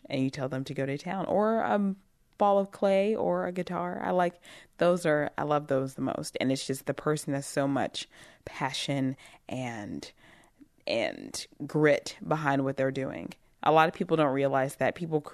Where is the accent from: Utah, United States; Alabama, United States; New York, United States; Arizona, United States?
Alabama, United States; I was born and raised in Alabama. I went to the University of Alabama, Roll Tide